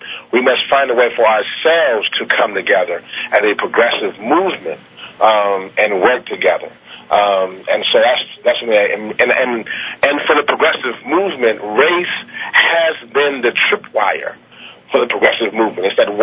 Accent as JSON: {"language": "English", "town": "Shreveport", "region": "Louisiana", "country": "United States", "tie": "born there", "accent": "southern", "said": "I was born in Shreveport, Louisiana. So you might hear my little southern accent come out every once in a while."}